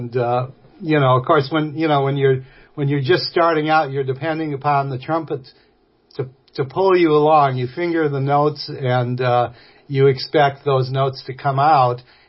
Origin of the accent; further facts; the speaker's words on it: Milwaukee, Wisconsin, United States; I'm from Milwaukee. I don't know any of this stuff.